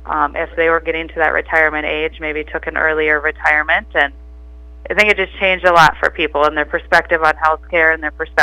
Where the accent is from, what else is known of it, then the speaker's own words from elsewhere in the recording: Ivanhoe, Minnesota, United States; I grew up just over kind of in the Ivanhoe Porter area, down by the Marble Store, if you guys know where that's at. Went to high school in Ivanhoe.